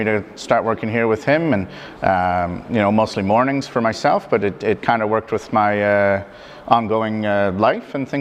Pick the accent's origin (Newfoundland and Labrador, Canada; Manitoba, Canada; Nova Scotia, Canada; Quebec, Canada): Nova Scotia, Canada; moved away as an adult; Originally from Nova Scotia.